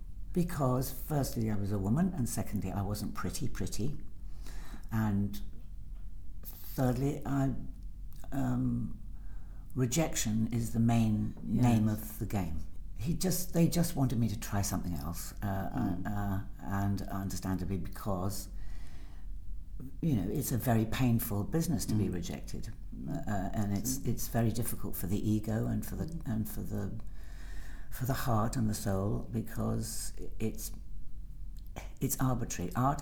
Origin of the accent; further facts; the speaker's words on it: New York, United States; born there; I was born in New York, and because Dad knew he was going to be subpoenaed before the un-American activities.